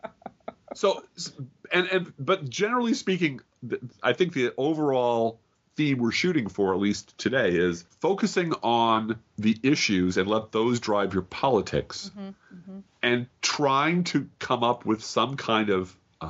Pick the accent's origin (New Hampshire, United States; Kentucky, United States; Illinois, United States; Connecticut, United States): Illinois, United States; Chicago; I'm from Chicago, man. We pioneered nepotism.